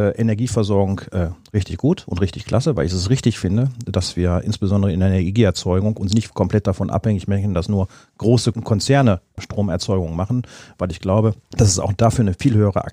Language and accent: German; Gladbeck, North Rhine-Westphalia, Germany; ich komme ja aus Gladbeck